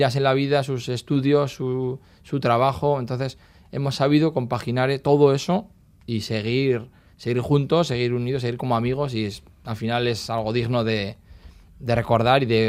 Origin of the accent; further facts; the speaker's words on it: Basque Country, Spain; somos una banda de Rioja, Alavesa, pero que no hablamos euskera.